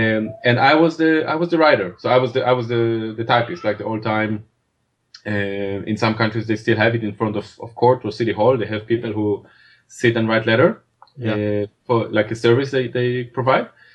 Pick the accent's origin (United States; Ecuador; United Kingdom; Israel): Israel; I grew up in Israel. I forgot to say that.